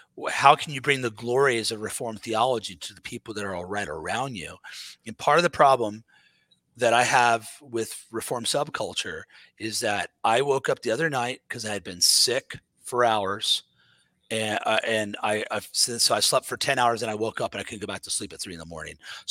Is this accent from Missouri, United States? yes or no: yes; Kansas City, Missouri, United States; I am from Kansas City, Missouri. So I grew up where it's beans and meat, man.